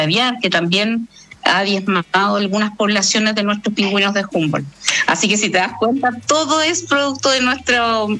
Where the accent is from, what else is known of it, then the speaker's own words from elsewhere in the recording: Chile; seríamos nosotros, como chilenos, los que seríamos los culpables